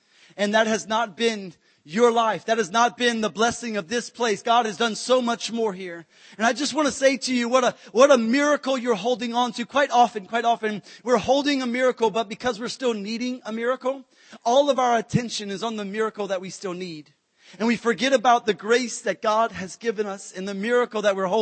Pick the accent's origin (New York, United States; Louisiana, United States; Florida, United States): Louisiana, United States; New Orleans; I'm from South Louisiana, at New Orleans, Louisiana.